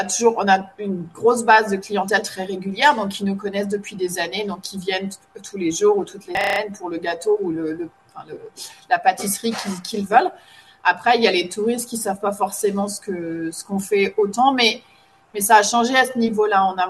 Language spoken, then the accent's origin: French; Pays de la Loire, France; now in Australia; Mes parents avaient une ferme de cochons, de porcs, pardon. Et j'ai grandi dans un petit village juste en dessous de Nantes, à côté de Nantes, donc dans le sud de la Bretagne.